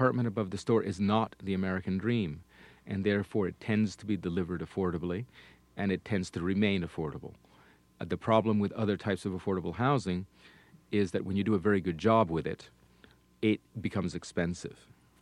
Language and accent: English; Barcelona, Catalonia, Spain; born or raised there